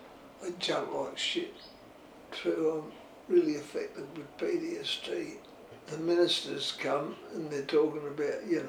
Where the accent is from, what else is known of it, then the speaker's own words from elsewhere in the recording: Morgan, South Australia, Australia; My father was a baker. And he used to give me sixpence during the Depression